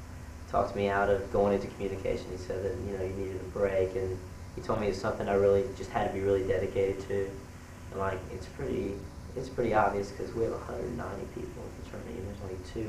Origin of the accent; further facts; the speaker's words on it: Houston, Texas, United States; really? I'm from Houston.